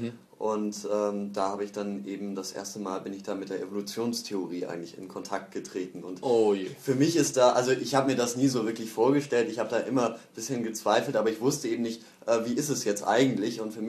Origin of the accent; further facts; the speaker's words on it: Baden-Württemberg, Germany; gerade also im Nordschwarzwald, da wo ich aufgewachsen bin.